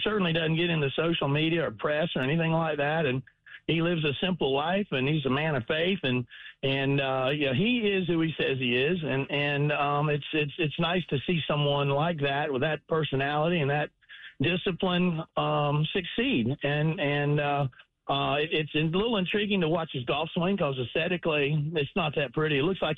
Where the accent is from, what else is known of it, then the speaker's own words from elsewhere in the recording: Cleveland, Tennessee, United States; born there; It's part of the world that I'm from. I was born in Cleveland, Tennessee